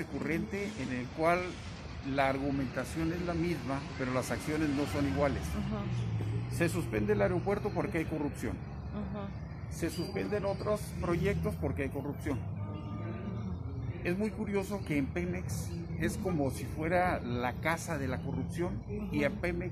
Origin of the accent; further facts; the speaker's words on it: Mexico; que veamos nosotros como mexicanos que se cierre ese círculo con responsables que estén bajo prisión